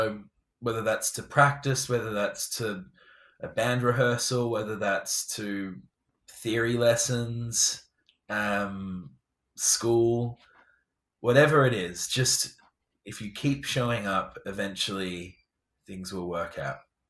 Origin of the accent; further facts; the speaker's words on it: England, United Kingdom; Barack Obama, and the Queen, because I'm English.